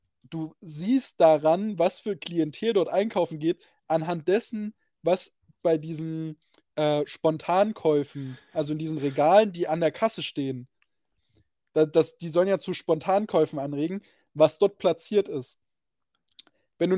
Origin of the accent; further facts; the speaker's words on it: East Germany, Germany; Ich darf das sagen, ich bin aus Ostdeutschland.